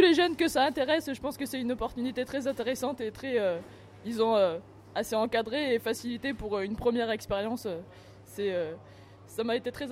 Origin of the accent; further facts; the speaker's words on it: Occitanie, France; Je viens de l'Ariège.